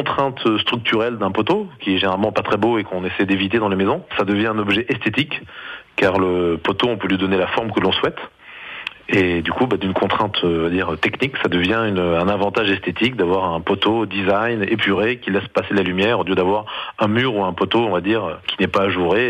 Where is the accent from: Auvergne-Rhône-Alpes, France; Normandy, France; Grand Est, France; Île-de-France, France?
Normandy, France; Alençon; On est tous originaires d'Alençon.